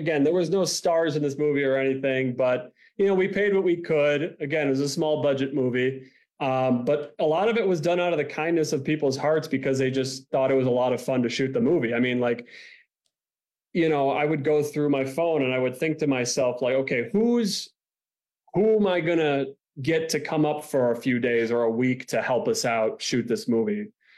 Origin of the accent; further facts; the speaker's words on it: Milwaukee, Wisconsin, United States; Well, I grew up in Milwaukee.